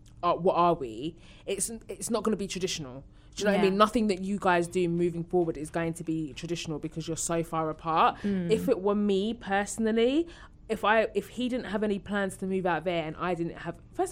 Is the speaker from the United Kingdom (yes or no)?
yes; East of England, United Kingdom; Like, my man lives in South London. I'm from Essex.